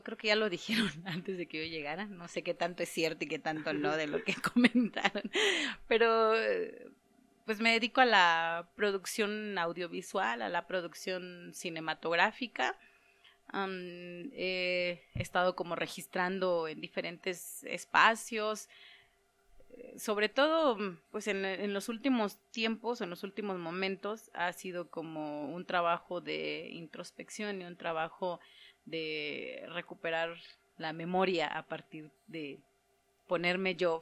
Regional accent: Chenalhó, Chiapas, Mexico; soy de Chenalbó, Tzotzil.

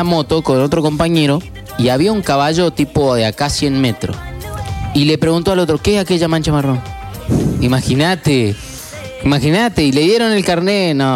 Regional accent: Patagonia, Argentina; yo que soy oriundo de la Patagonia, vine acá

